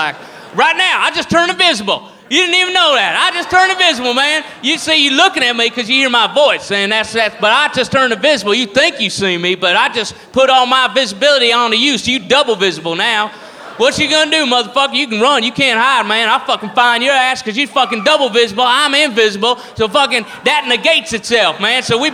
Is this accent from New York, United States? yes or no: no; El Paso, Texas, United States; from El Paso, Texas. Born and raised. Yeah, what do you mean my accent's funny to you? I don't know what you're saying. What are you talking about? El Paso, I never left here, you know.